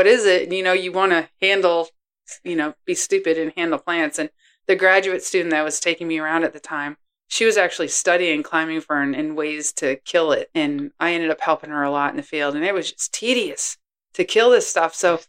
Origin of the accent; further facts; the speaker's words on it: Massachusetts, United States; now in Georgia, United States; so for those of you that listen and don't know, I am originally from Massachusetts. Don't hold it against me. I'm in Georgia, and I've been here now for almost as long as I was up north.